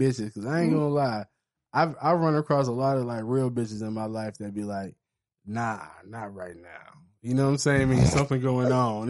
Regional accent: Miami, Florida, United States; I'm from Miami.

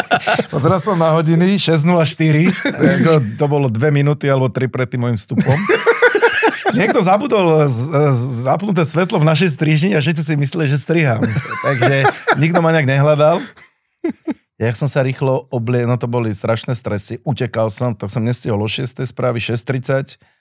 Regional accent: Bratislava, Bratislava Region, Slovakia; V podstate vyrastal som v Bratislave na Kramároch

